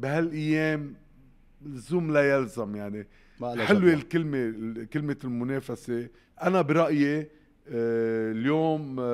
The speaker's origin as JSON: {"language": "Arabic", "country": "Lebanon", "said": "أنا من لبنان"}